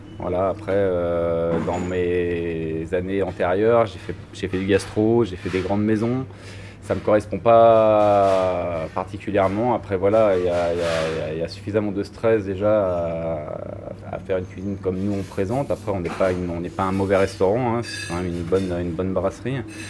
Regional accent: Lyon, Auvergne-Rhône-Alpes, France; moved away as an adult; moi, je suis issu d'une banlieue de Lyon. Et j'ai vite compris qu'il n'y avait pas grand-chose à faire là-bas pour moi.

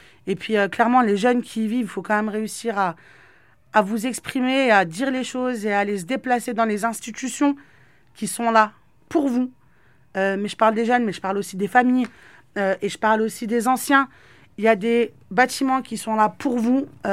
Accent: Bourges, Centre-Val de Loire, France; moved away as an adult; J'ai quitté la Croix-Blanche, j'ai quitté Bourges, j'ai quitté la France. Je suis partie à l'étranger, je me suis formée.

